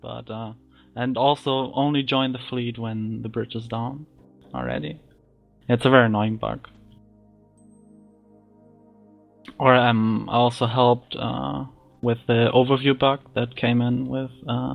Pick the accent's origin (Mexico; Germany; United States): Germany; English is a second language; I'm from Germany, so I'm.